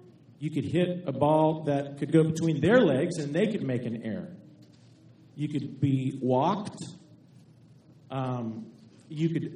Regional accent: Lakeland, United States; I grew up in Lakeland and went to grade school and then middle school and high school in Lakeland.

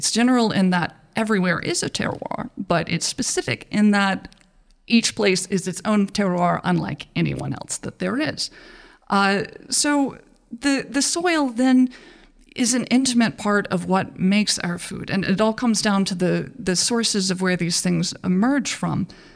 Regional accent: North Carolina, United States; And since I'm from North Carolina originally, the smell of the dirt where I live is this red clay.

